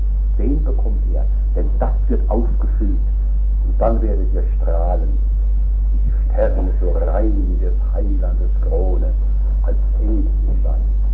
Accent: Rhineland-Palatinate, Germany; dann ging ich hauptsächlich in kleinere Dörfer und auch größere Dörfer in meiner Heimat, in Rheinhessen.

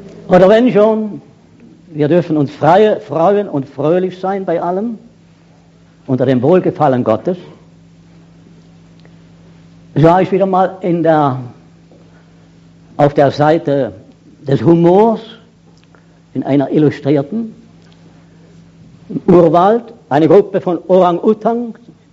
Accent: Switzerland; es gibt hier keine Neutralität, auch als Schweizer nicht

